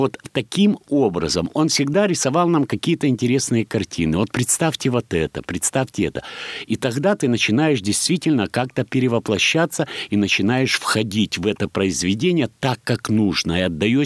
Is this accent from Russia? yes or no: no; Ukraine; родом я с Украины. Я люблю эту страну, я люблю эту солнечную, прекрасную, теплую страну, потому что это моя родина, там мои все корни.